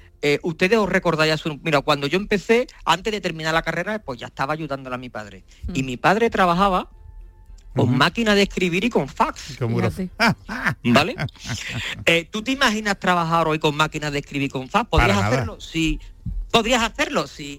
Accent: Jerez de la Frontera, Andalusia, Spain; Somos 5 socios de Jerez, 5 jerezanitos. Bueno, hay andaluces.

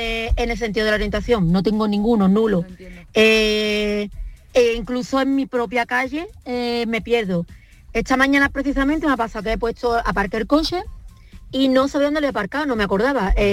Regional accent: Sanlúcar de Barrameda, Andalusia, Spain; now in Jerez de la Frontera, Spain; yo llevo 20 años viviendo en Jerez y yo soy de Sanlúcar, vivo en Jerez, llevo 20 años

